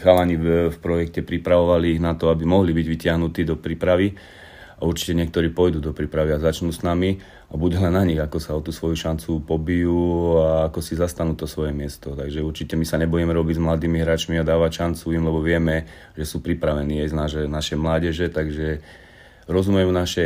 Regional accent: Handlová, Trenčín Region, Slovakia; Tak začínal som ako malý chlapec v Handlovej.

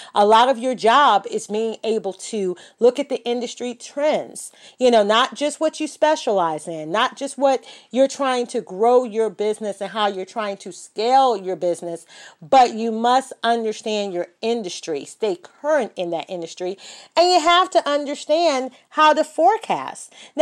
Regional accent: United States; I am an American businesswoman

